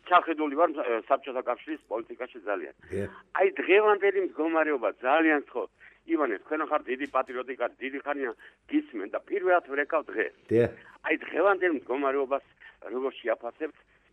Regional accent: Shida Kartli, Georgia; born there; moved away; also born or lived in Rustavi; დავიბადე სოფელში გორის რაიონში.

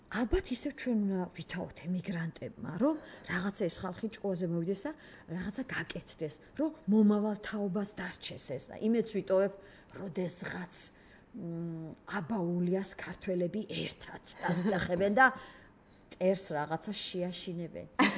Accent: Merjevi, Imereti, Georgia; ზემო იმერეთში საჩხერის რაიონი სოფელი მერჯევი, აი იქ დავიბადე და სკოლა დავამთავრე

